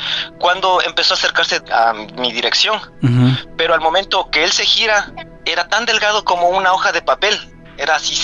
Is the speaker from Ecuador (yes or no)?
yes; Ecuador; now in Kansas City, United States; Por el momento estoy en Estados Unidos, pero yo soy de Ecuador